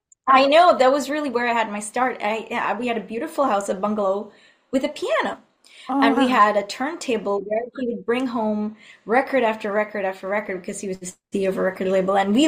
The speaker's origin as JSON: {"language": "English", "town": "Madurai", "region": "Tamil Nadu", "country": "India", "tie": "born there", "said": "So I was born in South India in a beautiful town called Madurai. It's a city of poets and temples."}